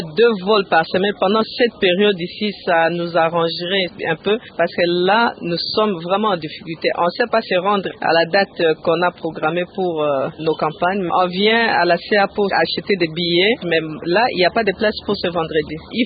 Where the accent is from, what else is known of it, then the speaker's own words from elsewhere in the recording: Lisala, Mongala, DR Congo; Moi je suis de Lissala